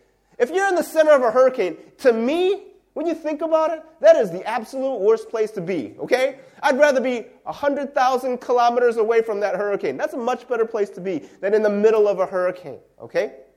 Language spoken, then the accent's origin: English; Chicago, Illinois, United States; I like the, you know, teams from Chicago. That's my hometown.